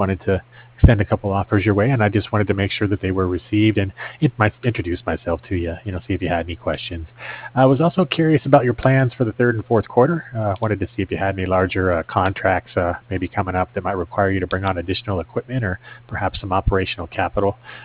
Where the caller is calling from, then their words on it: Cardiff, Wales, United Kingdom; I'm calling from Cardiff.